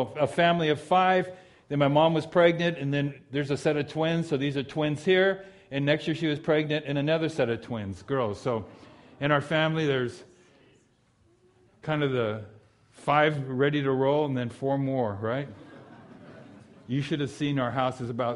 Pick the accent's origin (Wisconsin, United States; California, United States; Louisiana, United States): California, United States; Los Angeles; We grew up in Southeast LA, so just after my dad passed away, she moved down to the Carlsbad area where a lot of my family lives